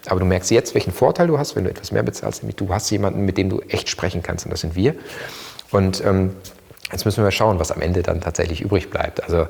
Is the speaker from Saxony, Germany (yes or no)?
no; North Rhine-Westphalia, Germany; Ich komme aus dem Ruhrgebiet, da wird ja viel Bier produziert oder wurde viel Bier produziert, viel Bier getrunken.